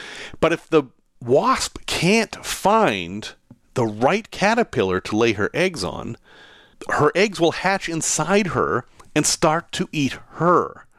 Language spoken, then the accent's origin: English; Northeast, United States; In Portland, Maine, the real Portland to me because I'm from the Northeast, there's a very unusual museum.